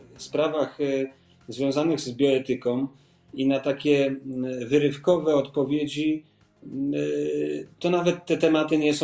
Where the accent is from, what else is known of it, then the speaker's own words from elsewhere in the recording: Kraków, Lesser Poland, Poland; Ja kocham Nową Hutę, jestem pochodzę z niej, więc trudno z swojej tożsamości rezygnować.